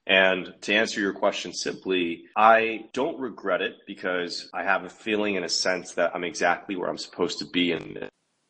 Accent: Los Angeles, California, United States; my first client, Nick Lee, who I've known for a many number of years growing up in Los Angeles together, we reconnected in New York.

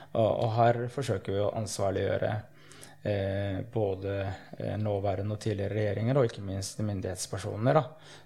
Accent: Oslo, Norway; also born or lived in Somalia; Jeg 40 år, to barn, fra Oslo, opprinnelig fra Somalia.

